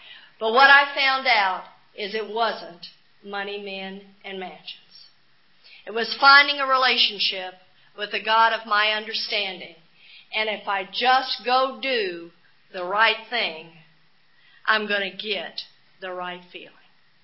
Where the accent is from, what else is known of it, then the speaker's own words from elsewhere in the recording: Texas, United States; and I grew up on the Gulf Coast of Texas. And I guarantee you, I grew up right where they took the Bible Belt and gave it an extra pull, and I grew up Southern Baptist.